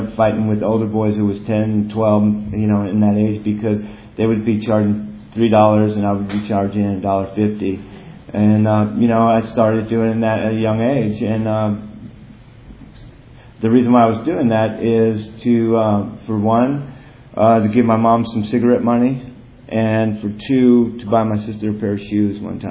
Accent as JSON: {"language": "English", "town": "Kingston", "region": "New York", "country": "United States", "tie": "born there", "said": "I was born in Kingston, New York. It's a small city in upstate New York."}